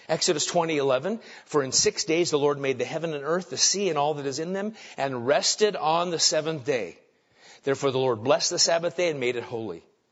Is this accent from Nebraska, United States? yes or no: yes; Nebraska, United States; Now, for me, I grew up in Nebraska.